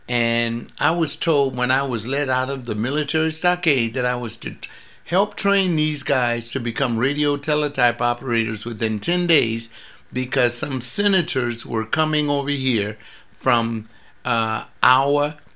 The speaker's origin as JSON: {"language": "English", "town": "Los Angeles", "region": "California", "country": "United States", "tie": "born or raised there", "said": "You have to keep it in mind, I was born and raised in Los Angeles. Had never left the city on anything like that."}